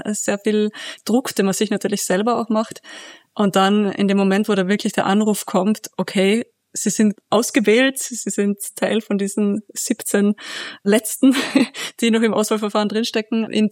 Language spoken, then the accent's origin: German; Austria; ich komme aus Österreich